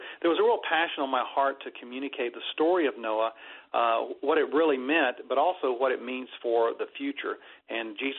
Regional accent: the South, United States; I had a God consciousness because I was raised in the South

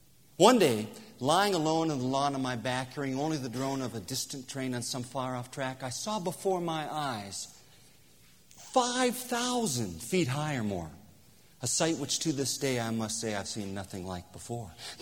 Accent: Port Allegany, Pennsylvania, United States; No, they're not here, but they're back in Port Allegheny, Pennsylvania, my hometown.

